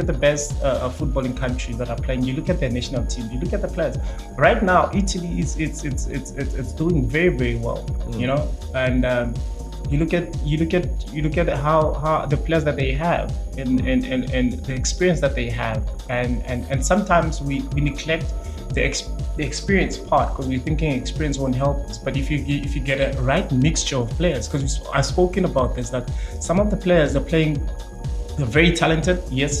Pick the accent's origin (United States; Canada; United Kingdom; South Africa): South Africa; We as South African, I wish we can.